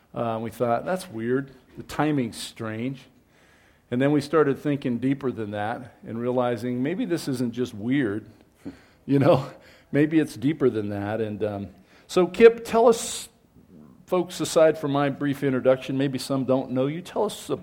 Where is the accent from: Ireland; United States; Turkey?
Ireland; You know, I came from Ireland, and my family used to call me...